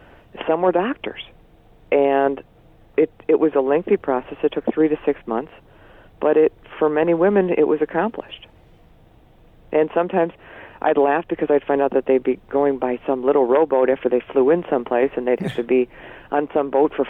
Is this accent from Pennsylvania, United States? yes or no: no; Chicago, Illinois, United States; I grew up in the middle, you know, I grew up in Chicago, and my dad was a Chicago violent crime detective